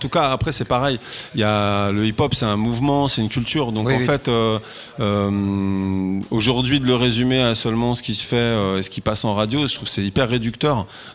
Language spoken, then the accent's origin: French; Paris, Île-de-France, France; moved away as an adult; de Paris. Je suis un Parisien de nez.